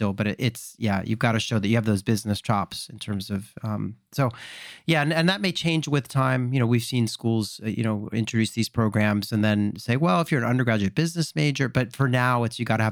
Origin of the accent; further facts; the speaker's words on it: France; I'm American and Danish, grew up in France, and have always worked in global teams.